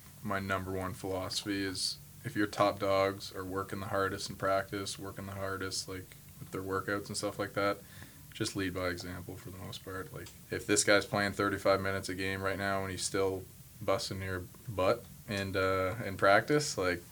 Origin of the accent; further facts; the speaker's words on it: Canada; I'd say for myself, like being a Canadian or whatever, I was definitely a DeMar DeRozan guy.